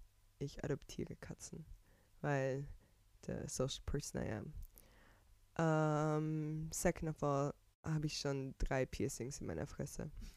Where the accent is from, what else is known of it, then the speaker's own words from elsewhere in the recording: Vorarlberg, Austria; now in Vienna, Austria; Okay, wir leben in Wien. Wir kommen aus einem Urkaff in Vorarlberg, also Westösterreich.